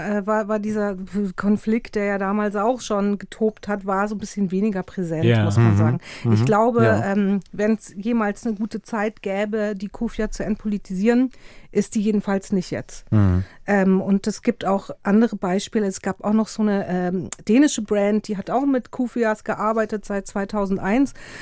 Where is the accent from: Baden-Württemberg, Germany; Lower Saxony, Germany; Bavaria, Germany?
Bavaria, Germany; Munich; Ich komme ja aus München